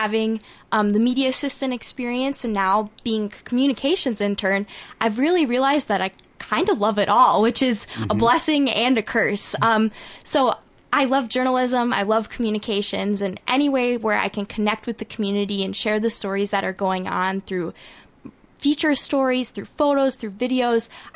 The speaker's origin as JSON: {"language": "English", "town": "Cannon Falls", "region": "Minnesota", "country": "United States", "tie": "born or raised there", "said": "And I grew up in Cannon Falls my whole life."}